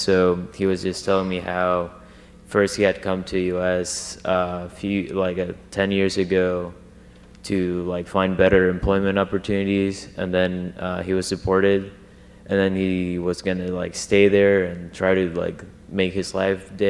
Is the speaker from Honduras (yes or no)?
yes; Honduras; And I am from Honduras, and I got to talk to somebody that was also from Honduras.